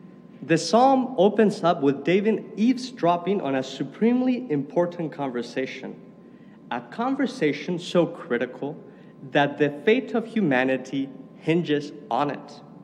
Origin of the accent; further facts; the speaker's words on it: Spain; They didn't know I was from Spain and therefore spoke Spanish.